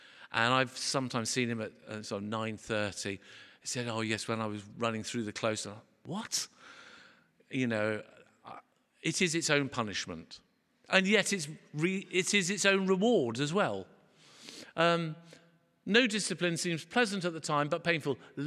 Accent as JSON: {"language": "English", "country": "Guernsey", "tie": "born or raised there", "said": "so I was brought up in Guernsey"}